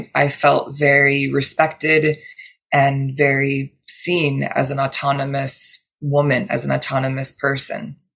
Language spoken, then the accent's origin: English; United States; as an American, I just assumed is going to be like a 6 to 15 minute quick visit.